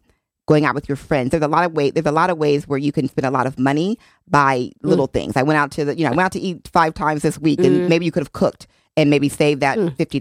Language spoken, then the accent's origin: English; Oklahoma, United States; moved away as an adult; now in Connecticut, United States; I came from Oklahoma. Before coming to Yale, I never had even been to Connecticut before in my life. I was very much like a Oklahoma, born and raised person.